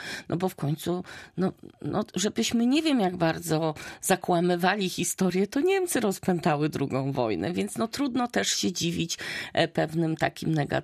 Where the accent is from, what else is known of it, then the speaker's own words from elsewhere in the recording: Olsztyn, Warmian-Masurian Voivodeship, Poland; born there; ja się urodziłam już w Olsztynie, ale tak naprawdę moja rodzina wcześniej mieszkała na Dolnym Śląsku, czyli też na tak zwanych ziemiach wyzyskanych.